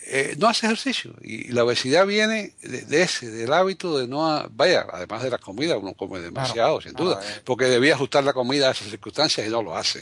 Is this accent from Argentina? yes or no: no; Havana, Cuba; yo, por ejemplo, me crié en La Habana, yo nací en el año 42, soy un poco más viejo que tú, bastante más viejo que tú.